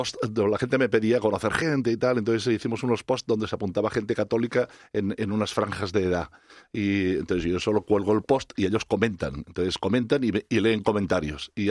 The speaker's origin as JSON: {"language": "Spanish", "region": "Catalonia", "country": "Spain", "said": "soy catalán y en catalán celebramos más San Jordi."}